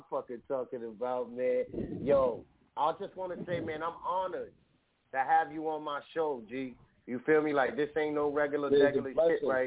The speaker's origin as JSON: {"language": "English", "town": "Bronx", "region": "New York", "country": "United States", "said": "I'm from Uptown, from the Bronx. I didn't know nothing until I left the Bronx, you feel me?"}